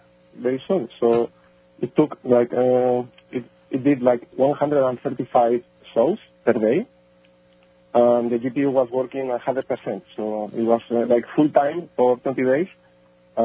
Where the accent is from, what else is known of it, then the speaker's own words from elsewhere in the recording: Madrid, Community of Madrid, Spain; from Madrid.